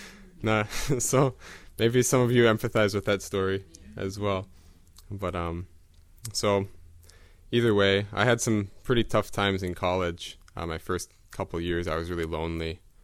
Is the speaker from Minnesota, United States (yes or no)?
yes; Minnesota, United States; So like she said … I'm from Minnesota.